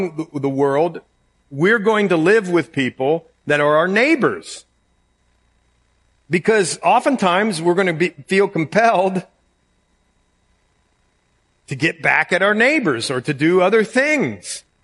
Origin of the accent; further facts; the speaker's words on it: Ireland; I'm Irish. Just get over it. That's how we do it.